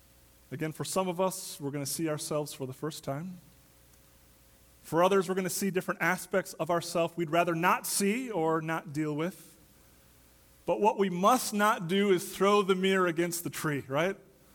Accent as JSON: {"language": "English", "town": "Wausau", "region": "Wisconsin", "country": "United States", "tie": "born or raised there", "said": "First house I grew up in Wausau, Wisconsin, this little yellow house on a street called Plummer Street."}